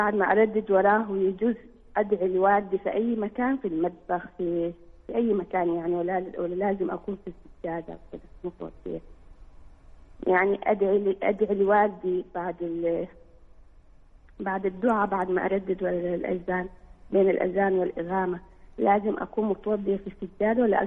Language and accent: Arabic; Jeddah, Makkah Province, Saudi Arabia; احنا من اهل جدة